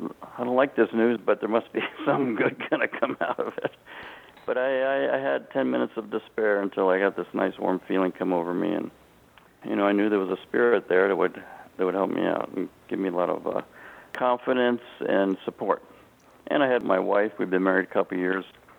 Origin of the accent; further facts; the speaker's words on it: Panama Canal Zone, Panama; moved away as an adult; now in United States; born and raised in the Panama Canal Zone in Central America, 1950, went through high school there, and a year at junior college, grew up sighted.